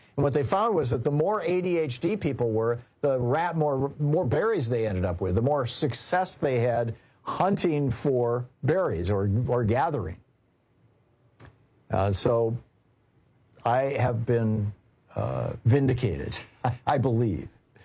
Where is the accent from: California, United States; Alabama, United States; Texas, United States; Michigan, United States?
Michigan, United States; I grew up in Michigan, and Michigan, they grow a lot of cherries in Michigan. Cherries and apples everywhere.